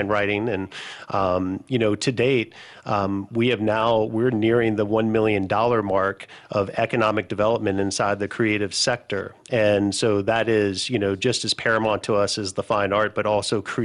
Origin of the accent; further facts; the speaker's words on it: Louisiana, United States; also born or lived in Los Angeles; in Louisiana from working in the entertainment business for the last 15 years, and I'm from here, but I moved back from Los Angeles.